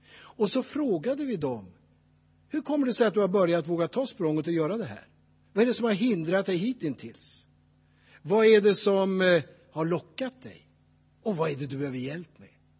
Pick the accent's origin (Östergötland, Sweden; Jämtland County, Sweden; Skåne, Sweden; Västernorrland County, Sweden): Västernorrland County, Sweden; Det här är den finaste och vackraste klyftan i mina hemtrakter, där Ronja Rövardotter spelades in i Skuleberget.